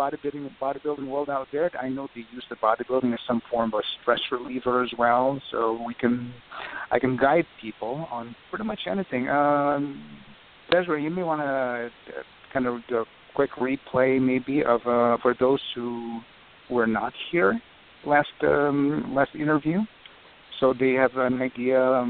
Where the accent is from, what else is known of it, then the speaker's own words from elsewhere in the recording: Philippines; now in Illinois, United States; I hail from the Philippines and living in Illinois, just 60 miles south of Chicago.